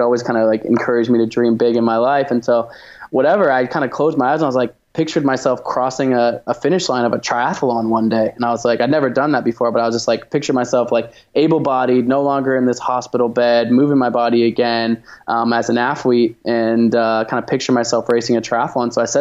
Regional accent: Portland, Oregon, United States; I grew up in Portland, Oregon.

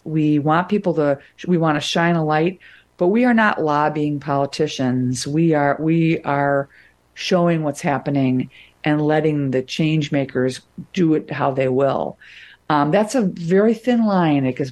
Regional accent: Wilmette, Illinois, United States; And I said, I'm like, shut up. I'm from Wilmette.

